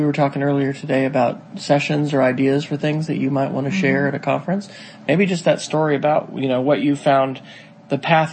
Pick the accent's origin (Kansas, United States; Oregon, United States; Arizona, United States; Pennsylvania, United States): Kansas, United States; Manhattan; Felix and I went to my hometown in Manhattan, Kansas